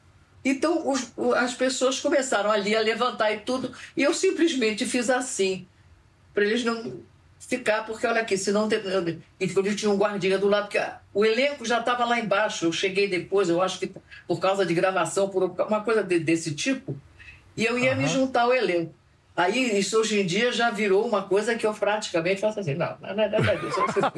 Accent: Buenos Aires, Argentina; first language Spanish; Portuguese is a second language; also born or lived in Belgium; Estávamos em Buenos Aires quando eu comecei a falar. Mas, em todo caso, em casa eu falava, a gente falava francês, porque mamãe e minha mamãe, eles eram belga, mamãe era belga, papai holandês

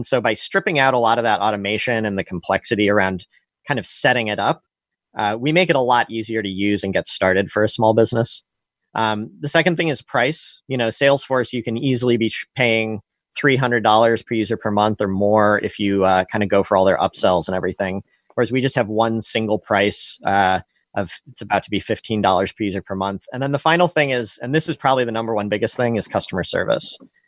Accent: St. Louis, Missouri, United States; moved away as an adult; I'm from St. Louis, but left after college

